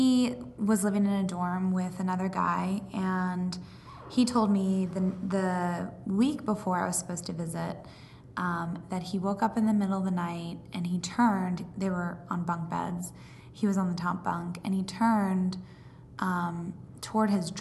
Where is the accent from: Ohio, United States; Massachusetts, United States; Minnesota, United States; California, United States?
Ohio, United States; I'm from Ohio